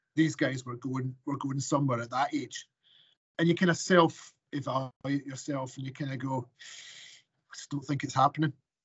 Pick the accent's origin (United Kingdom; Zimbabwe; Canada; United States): United Kingdom; Glasgow, Scotland; Yeah, so I'm born and bred in Glasgow, and so the good thing is I've moved back up there. We moved back up 20 odd years ago.